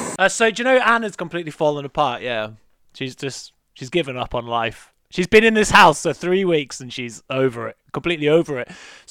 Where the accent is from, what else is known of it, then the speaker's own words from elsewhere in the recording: Yorkshire and the Humber, United Kingdom; because I'm from Yorkshire, and we planned to move down.